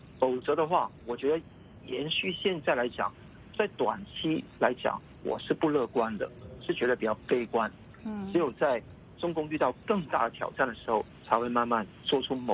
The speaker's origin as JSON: {"language": "Chinese", "country": "Hong Kong", "said": "我们香港人愿意接收嘛"}